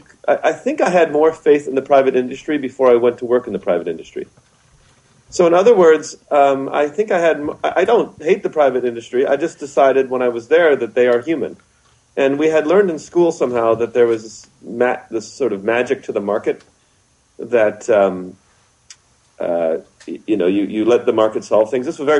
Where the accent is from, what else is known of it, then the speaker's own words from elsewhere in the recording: Canada; also born or lived in United States; Even though I'm American, I was raised in Canada, so I'm also Canadian